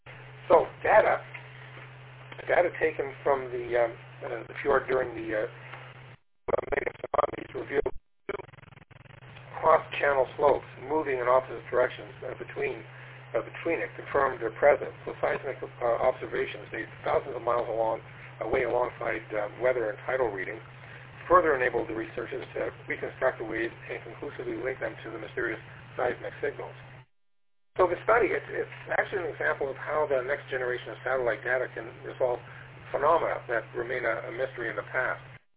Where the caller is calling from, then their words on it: Toronto, Ontario, Canada; I'm transmitting from Toronto, Ontario, Canada.